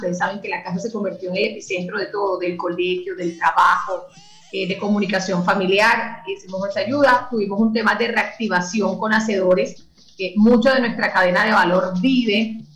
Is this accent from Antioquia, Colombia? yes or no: no; Barranquilla, Atlántico, Colombia; yo pienso que como barranquilleros, como colombianos